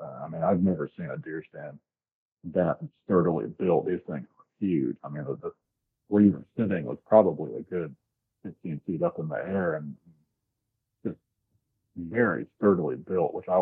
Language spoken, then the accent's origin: English; Florida, United States; now in South Carolina, United States; I grew up in Florida, but my family's all from Georgia and Kentucky, so I've lived all throughout the south.